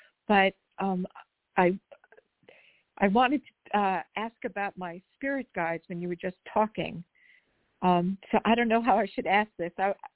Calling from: Los Angeles, California, United States; I'm calling from Los Angeles

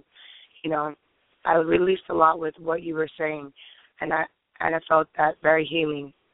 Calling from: Omaha, Nebraska, United States; I'm calling from Omaha.

